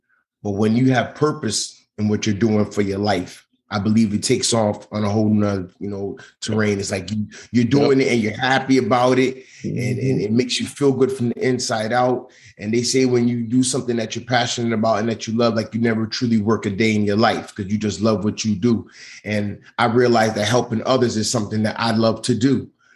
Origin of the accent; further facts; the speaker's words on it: United States; Parents migrated here from Jamaica, so I'm of Jamaican descent, but grew up here in America in inner city.